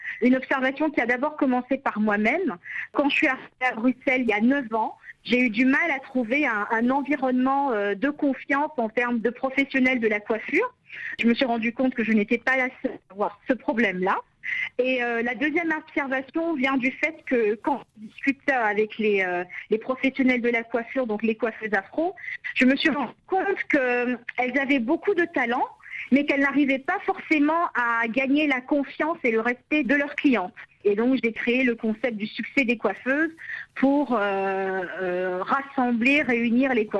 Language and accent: French; Cameroon; mon pays d'origine c'est la République centrafricaine, mais j'ai très longtemps vécu au Cameroun et j'y suis née